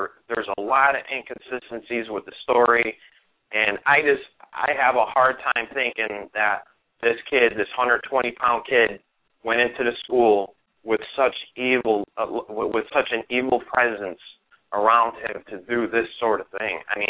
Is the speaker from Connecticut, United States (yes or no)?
yes; Connecticut, United States; But seeing that I am from Connecticut, I know you guys said you have something put together for Sandy Hook